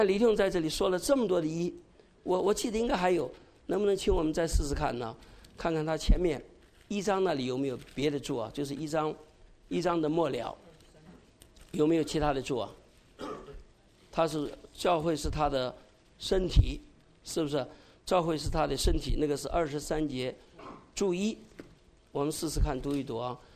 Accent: Zhejiang, China; now in United States; 那我是中国，我是浙江人嘛，我是中国人嘛

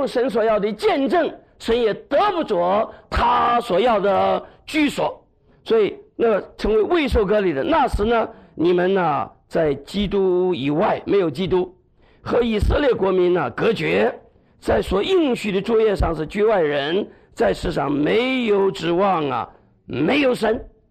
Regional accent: China; also born or lived in Taiwan; now in United States; 因为我又是大陆人，又是经过台湾的。因为我是经过台湾的，所以所有的大陆人都算我是台湾人。可是我是从大陆去台湾的

